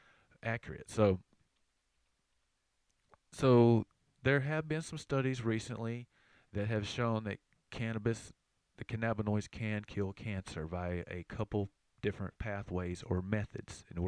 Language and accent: English; the South, United States; accent: Southern; That's hard for my southern accent to say